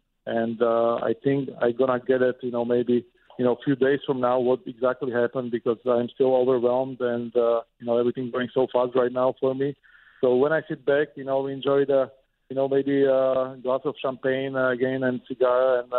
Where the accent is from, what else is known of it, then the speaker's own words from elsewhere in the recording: Slovakia; I didn't want to go because I am from Slovak Federation.